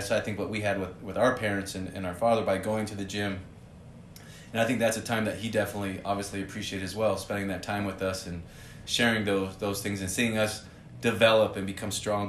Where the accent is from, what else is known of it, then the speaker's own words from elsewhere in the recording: California, United States; And then even where we grew up in Southern California, we didn't live in necessarily the city. We lived out in the country.